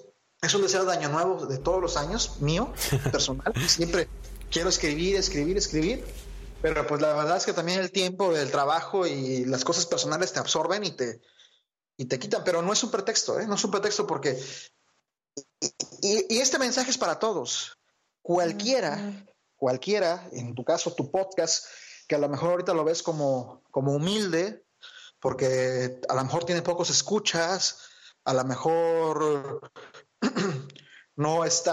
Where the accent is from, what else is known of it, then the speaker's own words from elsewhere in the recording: Acapulco, Guerrero, Mexico; Yo quisiera también incidir en mi comunidad, en Acapulco, de donde soy originario